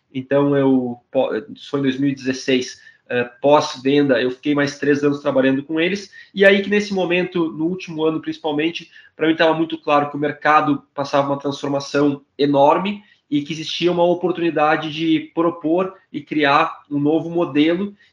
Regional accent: Porto Alegre, Rio Grande do Sul, Brazil; born there; also born or lived in Spain; Eu sou brasileiro, eu nasci no sul do Brasil, em Porto Alegre. Nessa experiência do tênis, acabei morando fora do Brasil, morei um tempo na Espanha.

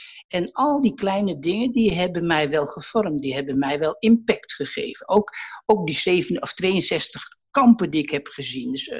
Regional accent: Gelderland, Netherlands; ik ben opgegroeid in het kamp. En in 1963 zijn we uit de Bruinhorst vertrokken.

